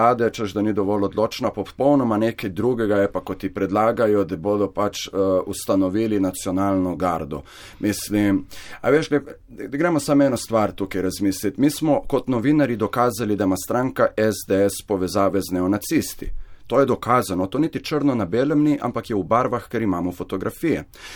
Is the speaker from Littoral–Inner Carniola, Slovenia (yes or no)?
yes; Ilirska Bistrica, Littoral–Inner Carniola, Slovenia; jaz sem iz Ilirske Bistrice